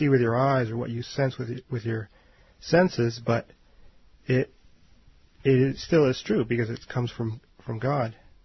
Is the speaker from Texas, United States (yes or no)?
no; California, United States; I grew up in California, and I originally was Roman Catholic